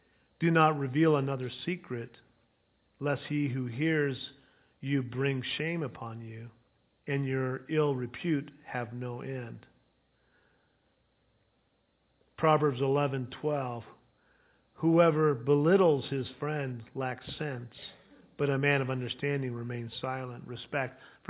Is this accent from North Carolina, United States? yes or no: no; Ukiah, California, United States; also born or lived in Edina, Minnesota; when I moved from Edina, Minnesota, back to Ukiah, I was called there, he would say to me that his opinion was that moving back to Ukiah, my hometown, was like going back to a black hole.